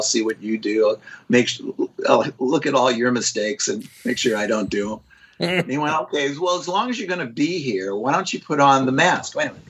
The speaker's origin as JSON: {"language": "English", "region": "Kentucky", "country": "United States", "tie": "born or raised there", "said": "in fact, we're hometown buddies from Kentucky."}